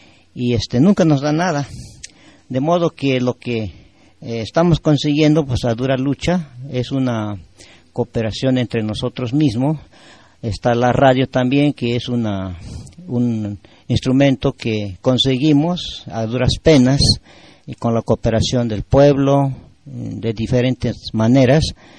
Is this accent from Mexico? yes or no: yes; Mexico; nosotros sabemos que somos indígenas, no venimos de Europa, no venimos de Asia, de ningún otro continente, somos de aquí y somos mexicanos.